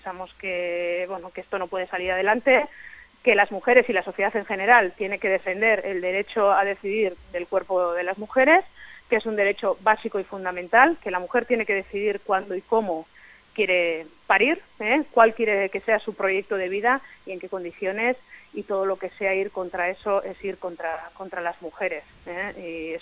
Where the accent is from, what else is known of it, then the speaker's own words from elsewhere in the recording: Basque Country, Spain; como vasca que soy